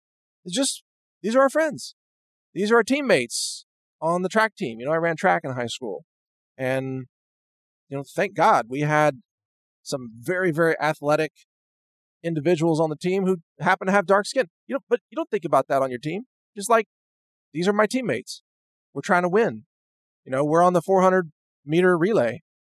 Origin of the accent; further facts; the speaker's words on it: Midwest, United States; But I think I only heard that one time growing up in the Midwest.